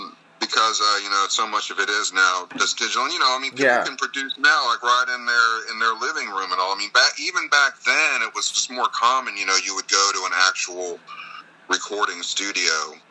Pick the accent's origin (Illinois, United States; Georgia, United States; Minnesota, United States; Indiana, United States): Georgia, United States; Savannah; you know, I'm from Savannah.